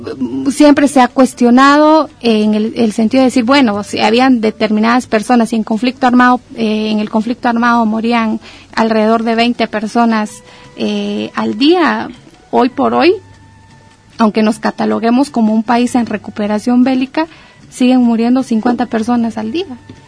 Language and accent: Spanish; Guatemala; Es importante resaltar que como guatemaltecos, cuando, bueno, que no estuvimos en la guerra de manera directa